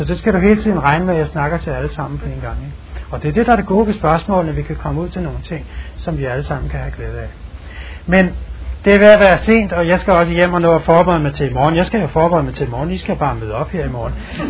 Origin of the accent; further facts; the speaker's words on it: Valby, Capital Region of Denmark, Denmark; Og sådan ser der i hvert fald ikke ud i Valby, hvor jeg kommer fra hjemme i Danmark.